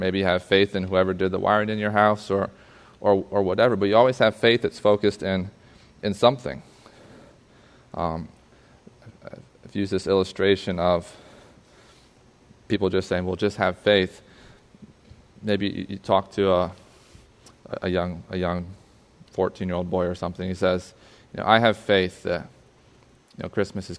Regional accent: Suriname; When we grew up in Suriname

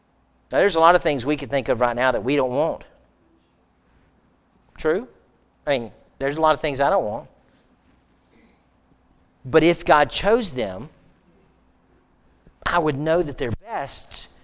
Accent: Florida, United States; And I grew up in Florida, never had an earthquake.

